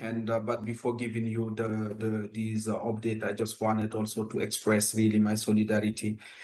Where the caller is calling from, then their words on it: Bunia, Ituri, DR Congo; And I'm here calling from Bunia, where we are facing the same situation.